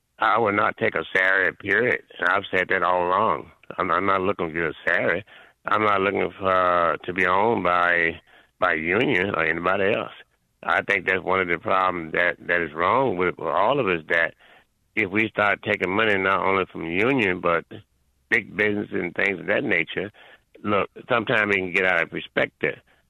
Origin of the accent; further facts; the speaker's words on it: the South, United States; I'm from South. I was raised in Jim Crow. I got a seventh-grade education, ran away from home.